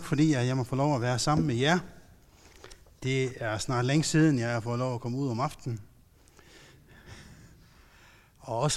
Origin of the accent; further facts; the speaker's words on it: Faroe Islands; Og nu kommer jeg selv fra Færøerne